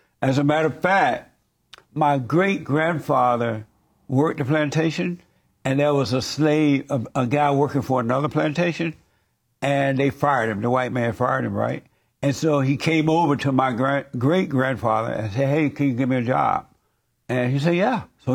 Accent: Alabama, United States; I'm from Alabama, man.

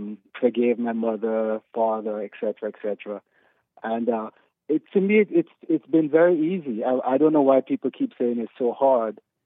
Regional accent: St. Lucia; That's where I'm from. I'm from St. Lucia

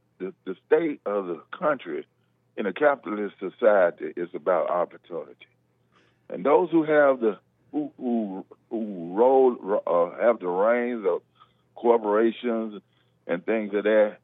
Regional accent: Tennessee, United States; okay, because I'm from Tennessee, right?

